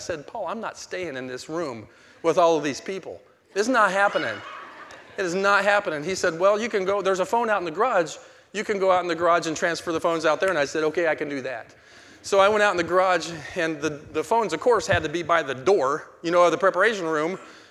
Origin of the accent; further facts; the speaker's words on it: Tucson, Arizona, United States; born there; I was born in Tucson, and I'm going to go to Tucson and go to the University of Arizona and enroll in a pre-med.